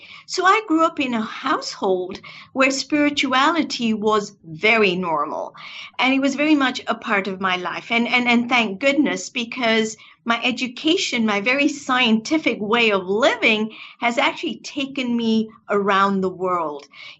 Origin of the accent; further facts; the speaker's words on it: Kenya; I was born and raised in Kenya. I was born in a small village right on the equator. And I'm of a Hindu faith.